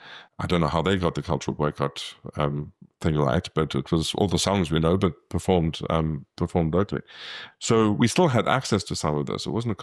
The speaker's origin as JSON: {"language": "English", "town": "Kimberley", "region": "Northern Cape", "country": "South Africa", "tie": "born or raised there", "said": "So yeah, I grew up in Kimberley, and I stayed in small town South Africa for most of my life."}